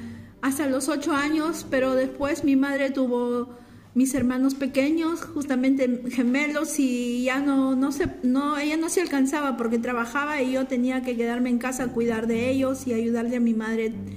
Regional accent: Peru; now in Spain; Bueno, soy de Perú y vine con la finalidad aquí de salir adelante con mi familia y a trabajar.

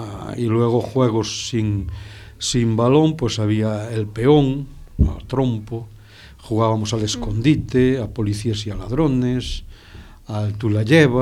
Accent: Viveiro, Galicia, Spain; born there; Pues nací en Viveiro, en la provincia de Lugo, en Galicia, en el año 1954. Tengo como 70 años.

